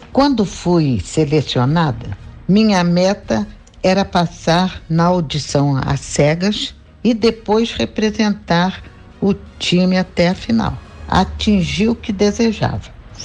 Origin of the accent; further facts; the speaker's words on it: Santos Dumont, Minas Gerais, Brazil; o nome da minha cidade, Santos Dumont, onde nasci e moro até hoje.